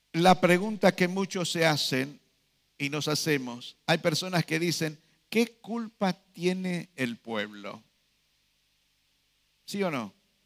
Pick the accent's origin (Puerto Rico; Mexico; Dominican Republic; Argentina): Argentina; como argentinos, ¿no le hemos dado la espalda a Dios?